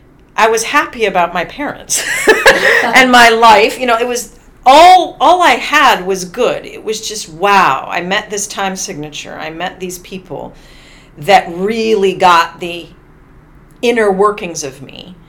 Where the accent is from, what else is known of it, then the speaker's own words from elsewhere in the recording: Michigan, United States; I grew up in Michigan and was from Michigan.